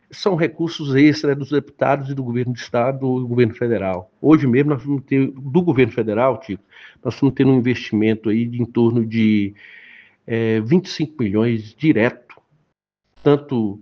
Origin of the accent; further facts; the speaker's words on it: Barra do Furado, Rio de Janeiro, Brazil; born there; eu tenho um irmão, que é Luluzinho, lá de Barra do Furado também, de onde eu nasci